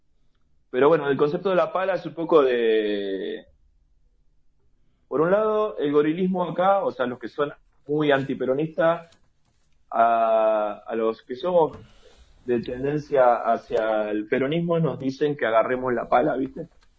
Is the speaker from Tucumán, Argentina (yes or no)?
no; La Matanza, Buenos Aires Province, Argentina; La Matanza, de donde yo vengo, La Matanza queda en los suburbios de Buenos Aires